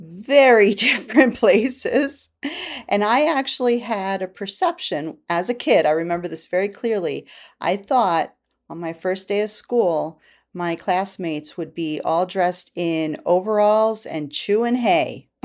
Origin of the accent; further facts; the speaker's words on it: Staten Island, New York, United States; Well, I remember it from a kid growing up in Staten Island because my family would go camping upstate, right?